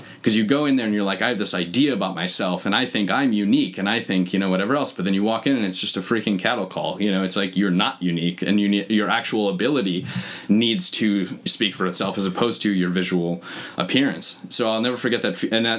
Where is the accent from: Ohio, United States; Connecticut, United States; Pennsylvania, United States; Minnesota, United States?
Connecticut, United States; also born or lived in Binghamton, New York; So I grew up in Connecticut. I finished high school in Binghamton, New York. My mom got a job up there.